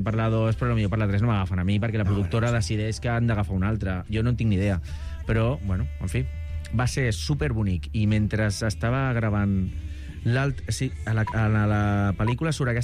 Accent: Cardedeu, Catalonia, Spain; also born or lived in Molins de Rei; al meu poble tocaré, a Cardedeu, també estaré tocant a Molins de Rei, seguríssim, que és on vaig viure

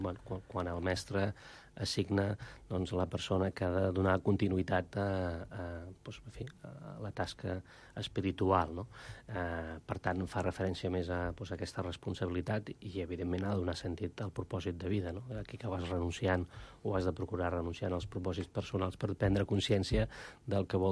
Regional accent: Catalonia, Spain; soc nascut a Catalunya, soc català, i per tant, la meva formació de naixement és amb una base cristiana, no? I jo m'he desenvolupat pràcticament fins als 15 anys amb aquesta moral

